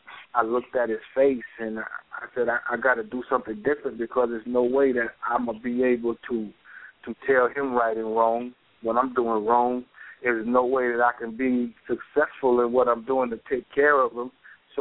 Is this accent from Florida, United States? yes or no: yes; Daytona Beach, Florida, United States; I grew up in Daytona Beach, Florida, man, and Daytona is not a very big place from what we have to work with. And it was a real tight-knit place, like everybody knew everybody.